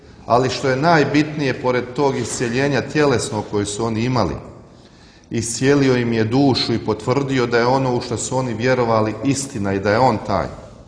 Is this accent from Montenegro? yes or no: yes; Žabljak, Žabljak Municipality, Montenegro; Pošto Žabljak, moj rodni kraj, slavi preobraženje